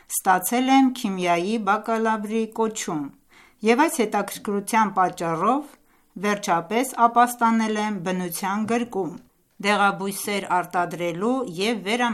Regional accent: Khorasan, Iran; Ես ծնվել եմ Խորասան նահանգի հարավային քաղաքներից մեկում. Ես մեծացել եմ այն տանը, որտեղ հոսում էր քահրիզի մաքուր ջուրը

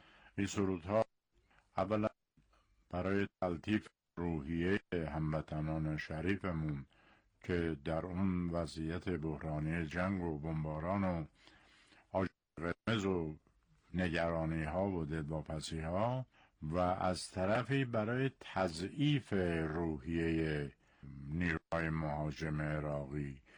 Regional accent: Tabriz, East Azerbaijan, Iran; also born or lived in Tehran; من در روز اول بهمن سال 1322 در تبریز متولد شدم. بنا به دلایل خانوادگی به تهران رفتم. یک مقداری از دوره دبیرستان رو در تهران خوندم. سپس مجدداً برگشتیم به زادگاهمون تبریز

